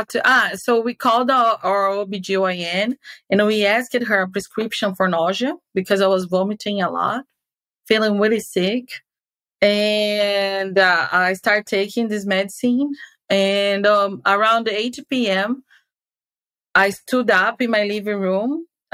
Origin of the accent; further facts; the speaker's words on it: Brazil; moved away; because when I came from Brazil, I came being aware of my family history.